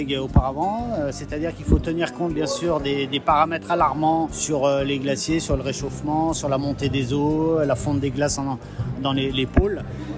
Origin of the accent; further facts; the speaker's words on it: Chamonix, Auvergne-Rhône-Alpes, France; Moi je suis de Chamonix par exemple